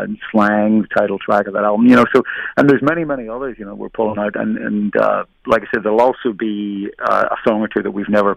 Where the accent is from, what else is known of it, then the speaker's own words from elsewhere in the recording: Ireland; I'm Irish, so of course I can drink.